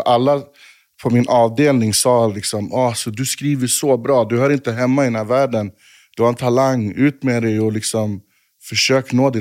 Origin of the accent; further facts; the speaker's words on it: Östersund, Jämtland County, Sweden; born there; moved away; Jag flyttade till Göteborg från Östersund, jag är född Östersund. Jag flyttade till Göteborg 1996, tror jag, 97.